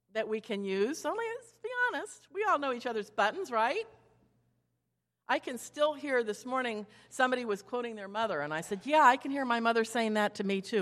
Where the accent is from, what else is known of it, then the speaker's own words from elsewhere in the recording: Boynton Beach, Florida, United States; You all know I was born and raised here in Boynton Beach, Florida, and I left and went other places, but here I am, back home again.